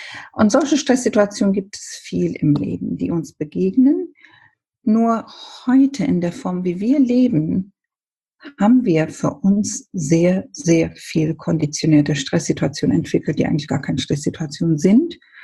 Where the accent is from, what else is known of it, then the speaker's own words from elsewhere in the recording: Ethiopia; first language Amharic; German is a second language; now in Germany; Ich bin ja ursprünglich, komme ich aus Äthiopien. Mein Vater ist Inder, deshalb meine Mutter Äthiopien. Wir sind als Kinder englischsprachig aufgewachsen. Amharisch, die äthiopische Sprache, Englisch und deshalb denke ich ja oft in Englisch.